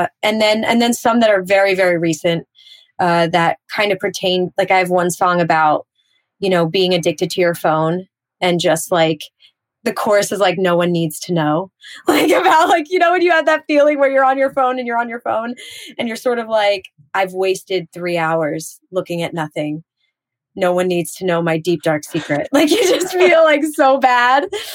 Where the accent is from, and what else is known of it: Pennsylvania, United States; born or raised there